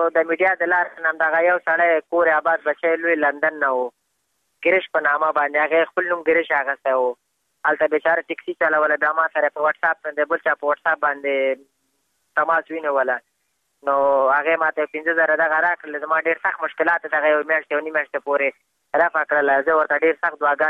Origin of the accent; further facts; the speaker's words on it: Afghanistan; بس خو موږ هم د افغانستان بچیان یو، د افغانستان معلولین یو، کوشي موږ باندې افغانستان ډېر ګران دی